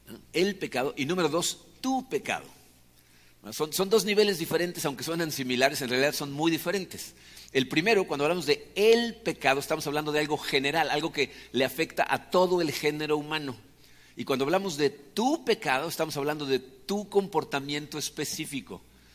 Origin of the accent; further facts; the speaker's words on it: Mexico; born there; yo nací en México, ¿no?, en la República Mexicana, y por lo tanto soy mexicano de nacimiento